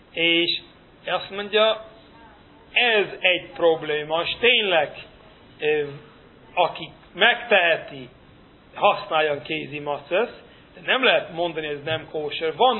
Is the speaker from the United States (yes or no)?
yes; Brooklyn, New York, United States; ott Brooklynban, abban a magyar negyedben, ahol én nőttem fel, az a Williamsburgban, ott mindenki magyar holokauszt túlélő. Ortodoxok, mindenki haszít.